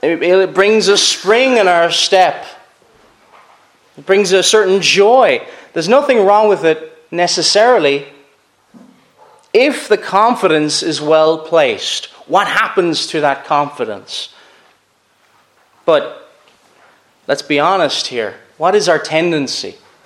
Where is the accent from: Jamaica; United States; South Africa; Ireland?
Ireland; Cork, Munster; I'm originally from Cork